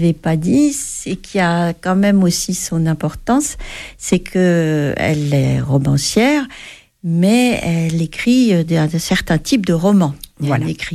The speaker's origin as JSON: {"language": "French", "region": "Occitanie", "country": "France", "said": "Moi, je viens du Nord. Enfin, du Nord, oui, au-dessus de Montauban, donc du Nord."}